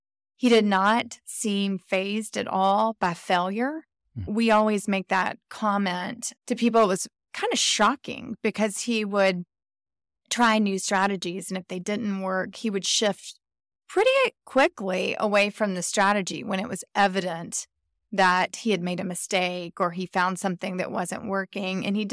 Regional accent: Winchester, Tennessee, United States; He grew up in my hometown, Winchester, Tennessee. It's a really country town.

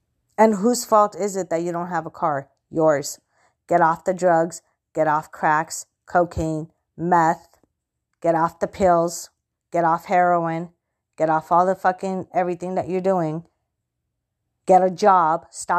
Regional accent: United States; I'm a U.S. citizen. I'm an American.

